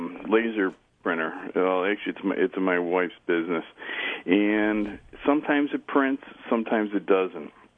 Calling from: Manlius, New York, United States; Manlius, over near Syracuse.

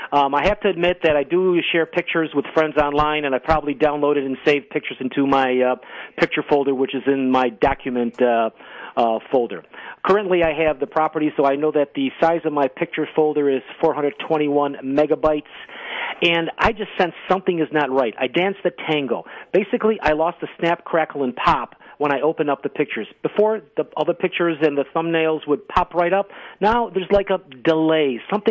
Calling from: Rochester, United States; I'm in Rochester.

